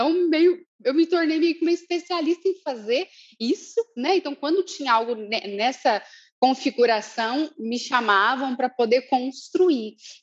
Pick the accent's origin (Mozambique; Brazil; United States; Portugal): Brazil; Minas Gerais; vocês já perceberam pelo meu sotaque, já sabem, eu não nego, eu sou mineira, né? E Minas teve uma influência muito grande